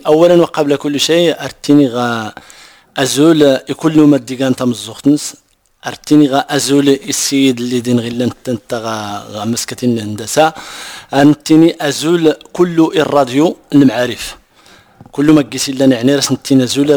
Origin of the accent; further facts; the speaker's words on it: Asni, Marrakesh-Safi, Morocco; born there; فين تزاديت؟ يعني اسني